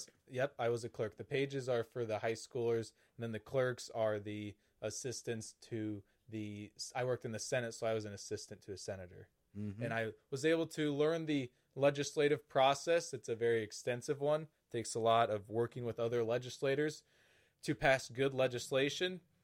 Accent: Kamrar, Iowa, United States; I grew up in Camerar here in Hamilton County. I attended Northeast Hamilton Elementary School, and then I graduated from Webster City High School.

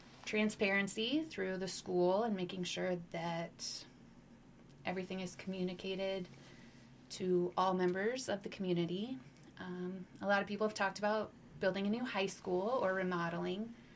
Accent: Duncombe, Iowa, United States; I grew up in Duncombe. And I graduated from Webster City. I went to AIB College after that. And I came back and married

